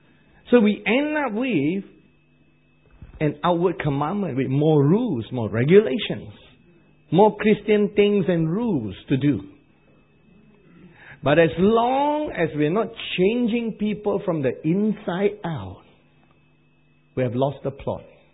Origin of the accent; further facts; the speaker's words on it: England, United Kingdom; But I'm English.